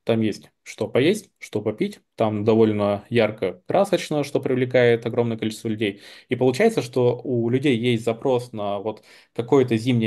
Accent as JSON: {"language": "Russian", "region": "Siberia", "country": "Russia", "tie": "born or raised there", "said": "как человек, который все-таки родился и вырос в Сибири"}